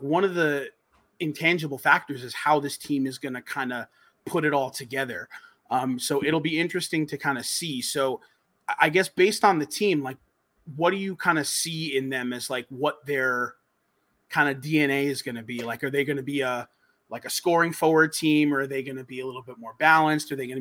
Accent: New York, United States; As a sports fan, growing up in New York, every New York team by the time I was born was already established.

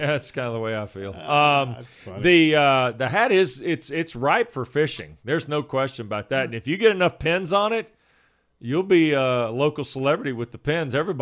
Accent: North Carolina, United States; now in Georgia, United States; And I'm from the South. I grew up in North Carolina, lived in Georgia since 95.

